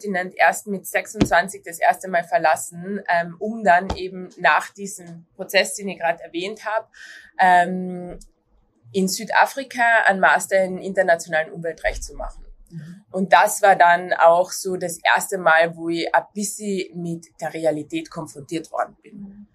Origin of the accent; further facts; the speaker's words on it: Klagenfurt, Carinthia, Austria; Geboren und aufgewachsen in Klagenfurt.